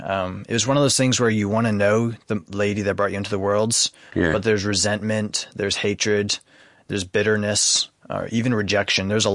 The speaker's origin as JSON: {"language": "English", "town": "Miami", "region": "Florida", "country": "United States", "tie": "born there", "said": "I was born in 1991 in Miami, Florida."}